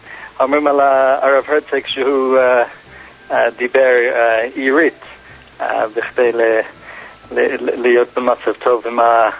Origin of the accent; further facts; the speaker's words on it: United States; now in Northern Ireland, United Kingdom; אף אלו שנולדים פה אומרים שלא יכולים להבין את זה. אני מאמריקה, אני לא יכול להבין את זה.